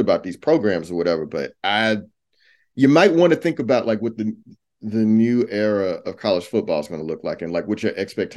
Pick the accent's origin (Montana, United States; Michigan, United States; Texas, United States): Texas, United States; Houston; as a kid growing up in Houston in the 80s and 90s